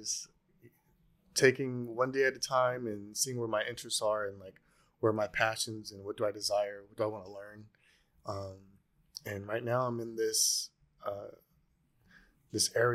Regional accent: Carlsbad, California, United States; I grew up in Carlsbad. I was fortunate to grow up there. It was interesting though, because I was like the only black kid till high school.

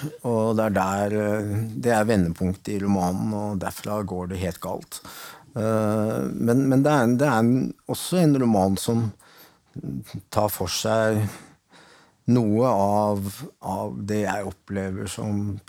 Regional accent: Denmark; jeg er ikke produktiv, jeg er dansk

